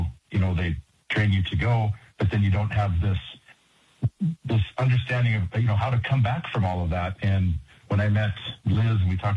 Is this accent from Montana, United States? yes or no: yes; Fairview, Montana, United States; I grew up in Fairview.